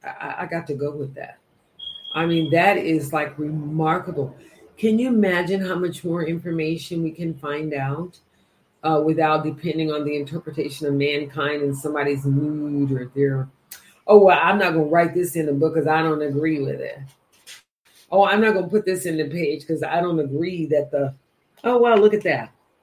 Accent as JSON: {"language": "English", "region": "the South", "country": "United States", "tie": "born or raised there", "said": "I grew up in the South"}